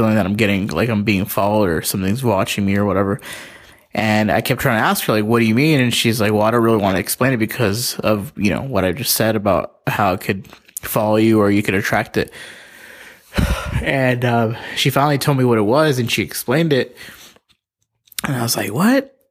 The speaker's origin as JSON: {"language": "English", "town": "Palmdale", "region": "California", "country": "United States", "said": "I'm from Palmdale, California."}